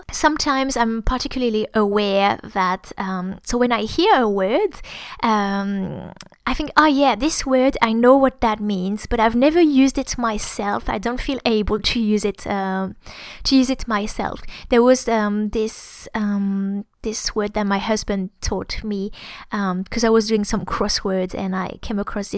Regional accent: France; accent: French; English is a second language; it's actually the same for me when I speak English with my French accent

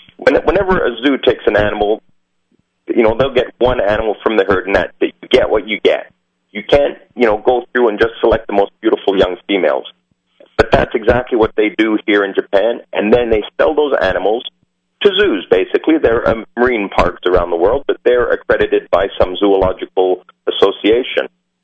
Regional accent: Canada; You know, I'm Canadian.

